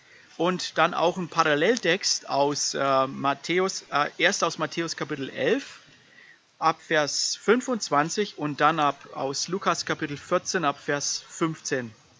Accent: Austria; Wir kommen ja aus Österreich

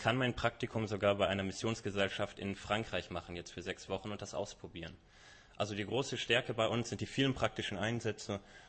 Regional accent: Adelshofen, Germany; ich komme auch aus Adelshofen

